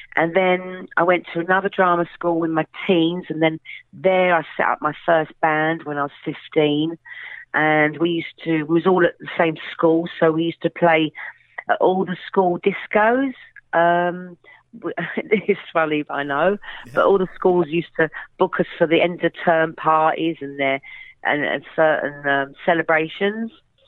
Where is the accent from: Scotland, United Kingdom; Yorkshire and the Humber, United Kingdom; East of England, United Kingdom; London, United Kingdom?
London, United Kingdom; born there; I was born in the East End of London to a working class family who were a family of market traders.